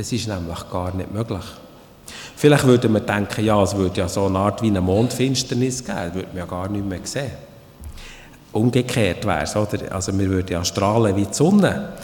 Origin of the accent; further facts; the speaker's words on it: Switzerland; wir sind Schweizer, oder?